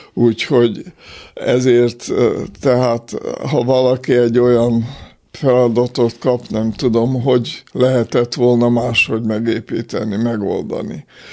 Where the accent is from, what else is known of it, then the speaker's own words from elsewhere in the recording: Békéscsaba, Békés, Hungary; also born or lived in Austria; Békés Csabán születtem, ott éltem 7 éves koromig, utána megint Ausztriába visszatérve még egy pár évig